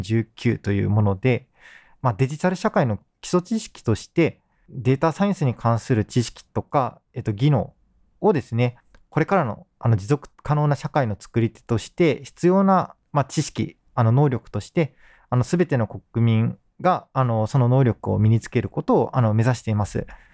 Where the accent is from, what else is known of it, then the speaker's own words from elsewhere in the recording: Kumamoto, Japan; now in Takasaki, Japan; 高崎市は私の出身の熊本に雰囲気が似ていて、馴染みやすくですね